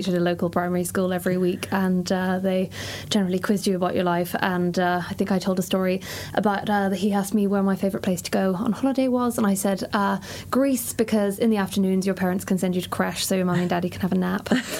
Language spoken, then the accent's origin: English; Northern Ireland, United Kingdom; I grew up in Northern Ireland.